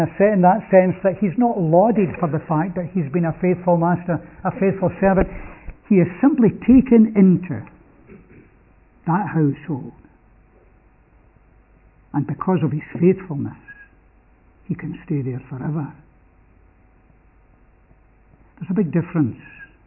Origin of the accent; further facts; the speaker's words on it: Scotland, United Kingdom; It was to be in Europe. And that, as a Scotsman, was a big thing.